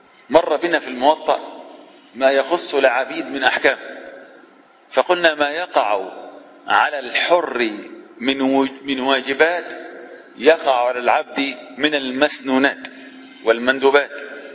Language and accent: Arabic; Egypt; يعني غالب الناس عندنا في مصر بالذات تحرم من بيتها وتخرج من بيتها